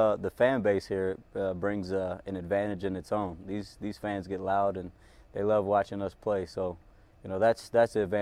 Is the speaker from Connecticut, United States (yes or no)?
no; Kansas, United States; I'm from Kansas. I've had all types of weather.